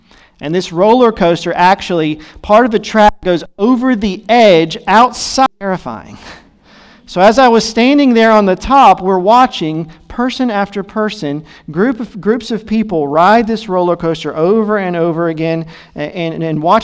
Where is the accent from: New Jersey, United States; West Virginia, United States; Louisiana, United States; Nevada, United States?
Nevada, United States; Las Vegas; Lots of very interesting experiences as a family growing up in Las Vegas.